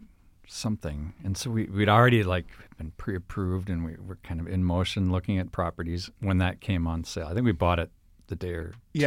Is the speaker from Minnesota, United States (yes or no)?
yes; Austin, Minnesota, United States; No, I'm from Austin, Minnesota.